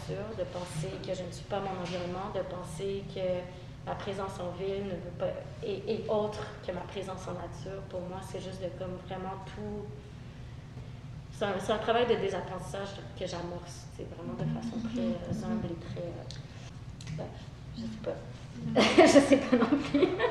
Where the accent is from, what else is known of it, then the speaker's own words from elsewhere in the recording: Quebec, Canada; on est québécois, on est envahi par les anglophones